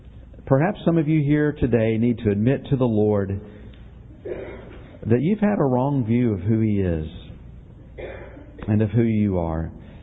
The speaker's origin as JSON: {"language": "English", "town": "Marietta", "region": "Georgia", "country": "United States", "tie": "born or raised there", "said": "I was in my hometown, Marietta, Georgia, a while back, and went down Delk Road, which is a road that I drove up and down constantly when I was in high school."}